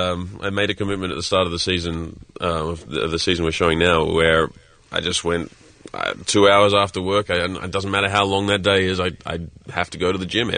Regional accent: Australia; No. I'm Australian, so I was working.

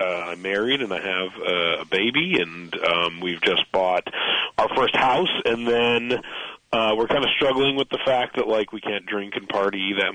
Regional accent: Canada; I think as a Canadian, I have the responsibility to point out his.

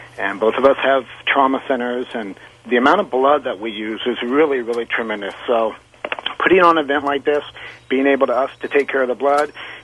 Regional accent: Los Angeles, California, United States; I'm an L.A. native.

